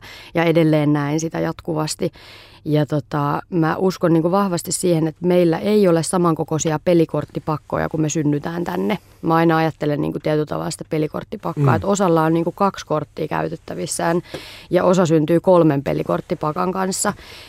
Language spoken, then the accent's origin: Finnish; Helsinki, Uusimaa, Finland; mä oon syntynyt 85 ja sitten elänyt lamaajan lapsuuden. Mä oon syntynyt Itä-Helsingissä Vesalassa ja siellä Mellunmäessä, Vuosaaressa, Herttoniemessä ympäriinsä asunut.